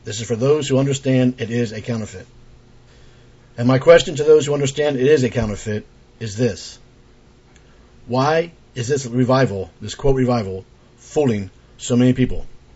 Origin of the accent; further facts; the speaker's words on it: East Coast, United States; I'm from the East Coast and I talk very fast.